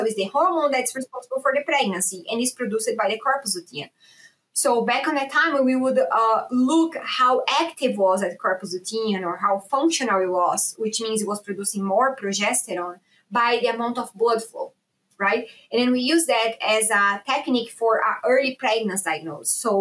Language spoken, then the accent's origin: English; Brazil; English is a second language; So I'm originally from Brazil. I did my DVM there. So I did at Federal University of Santa Catarina.